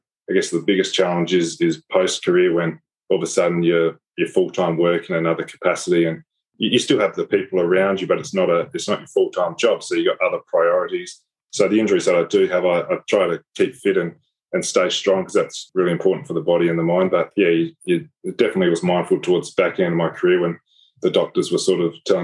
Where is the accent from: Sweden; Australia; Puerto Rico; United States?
Australia; Kapunda, South Australia; Yeah, so I grew up in Kapunda in the Barossa Valley, and always loved playing any sport I could